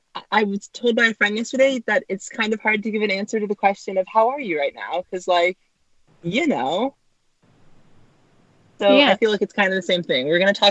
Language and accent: English; California, United States; I grew up in Orange County. And I was, I believe, 6 years old when the Angels won the World Series in 2002.